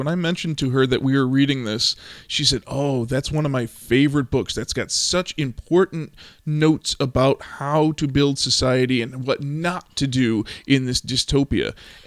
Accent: Chicago, Illinois, United States; For those of you who don't know, I grew up on the South side of Chicago, and this is not my real accent.

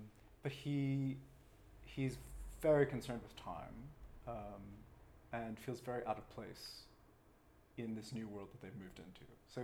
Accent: United States; now in United Kingdom; I'm an American novelist who happens to be based here.

